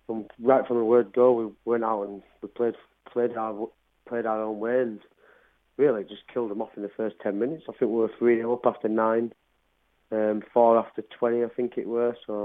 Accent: Halifax, Yorkshire and the Humber, United Kingdom; as I'm from Halifax myself, so that'll be a massive two games for me personally, just being from the town

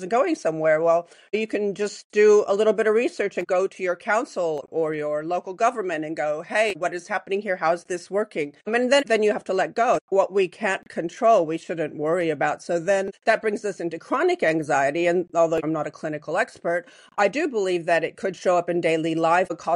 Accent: California, United States; born there; I was born in California, have friends in France

